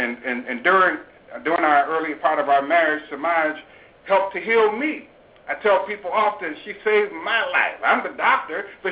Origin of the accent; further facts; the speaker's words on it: Detroit, Michigan, United States; Well, we're originally from Detroit, Michigan.